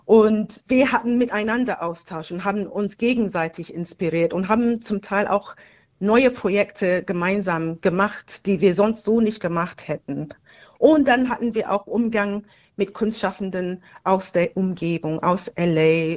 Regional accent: Germany; Ich komme sozusagen aus Deutschland, einem Land, wo die Wahl jetzt im Februar bevorsteht

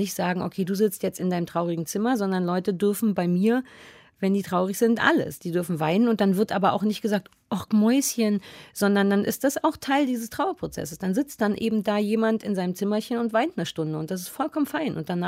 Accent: Berlin, Germany; born there; Ja, als gebürtige Berlinerin, sowas kennen wir nicht.

